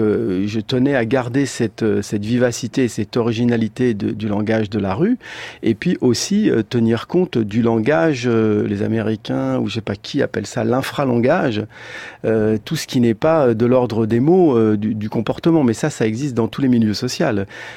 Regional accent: Tunisia; born there; also born or lived in Paris / Marseille; moi, je suis né en Tunisie et c'est l'endroit où je me sens le mieux. Bon, j'ai habité malheureusement, je dis malheureusement parce que c'était trop long, plus de 35 ans à Paris.

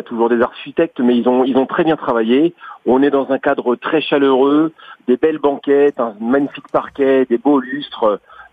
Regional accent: Île-de-France, France; Alors moi, je suis d'Île-de-France, voilà.

